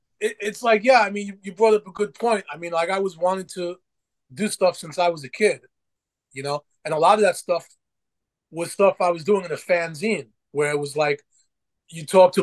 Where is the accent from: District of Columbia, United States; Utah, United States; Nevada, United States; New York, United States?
New York, United States; Brooklyn; we're from Brooklyn